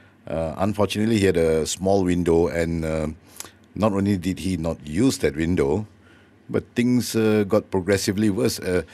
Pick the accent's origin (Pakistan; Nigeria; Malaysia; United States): Malaysia; And as a Malaysian, people always ask you questions about the money deposited into the Prime Minister's account